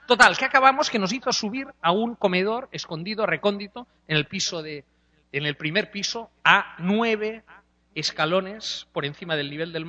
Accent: Barcelona, Catalonia, Spain; accent: Catalan; Ella ya pilló que mi acento era raro, catalano, sí, sí, ah, de Barcelona

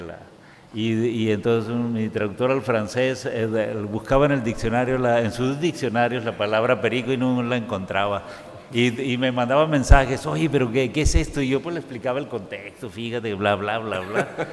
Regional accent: northern Mexico, Mexico; nosotros somos así como, nosotros vencimos el desierto. El norte de México es como el granero, vamos, del país.

